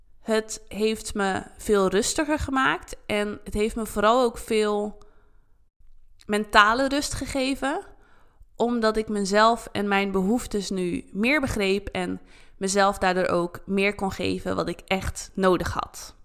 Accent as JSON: {"language": "Dutch", "country": "Netherlands", "tie": "born there", "said": "Dat ik echt heel dankbaar ben voor waar ik vandaan kom en de kansen die ik heb en die ik heb gehad omdat ik in Nederland ben geboren."}